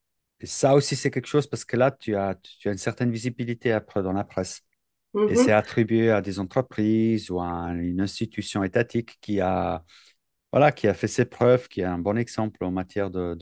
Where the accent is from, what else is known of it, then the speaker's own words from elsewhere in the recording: Switzerland; Bah, chez nous en Suisse, c'est depuis, je sais pas, milieu, fin des années 90